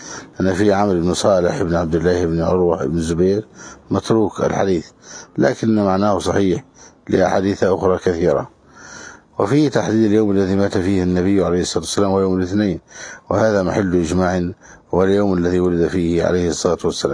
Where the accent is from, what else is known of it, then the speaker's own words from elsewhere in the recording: Egypt; وسمى عندنا في مصر الفأس